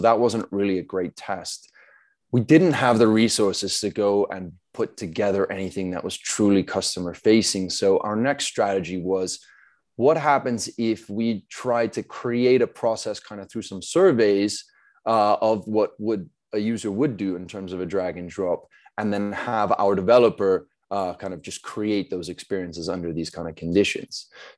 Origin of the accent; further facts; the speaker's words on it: South Africa; now in United States; I'm originally South African, been living in the US for 10 years now.